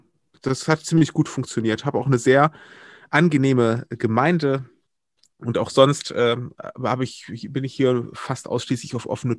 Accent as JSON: {"language": "German", "town": "Wuppertal", "region": "North Rhine-Westphalia", "country": "Germany", "tie": "born or raised there", "also_born_or_lived": "Berlin / Brandenburg / Oldenburg", "lives_now": "Kamp-Lintfort, Germany", "said": "ich bin gebürtiger Wuppertaler und dann, nachdem ich dort meine Jugend verbracht habe, meine Schule abgeschlossen habe"}